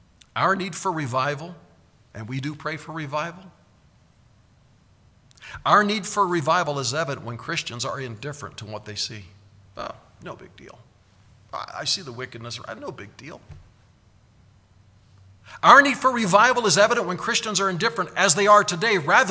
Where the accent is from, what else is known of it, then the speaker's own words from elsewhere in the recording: United States; and I'm a patriot, I'm an American, I'm proud to be so.